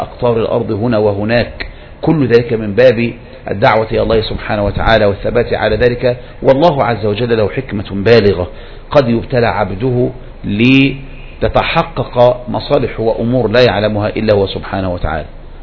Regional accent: Egypt; كانت من أكثر أسباب الفتنة بالحزبيين المشاهير عندنا في مصر

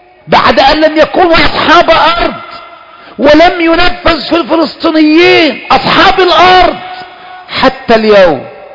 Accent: Egypt; جه 67 سنة النكسة اللي احنا سمعنا عندنا في مصر نكسة

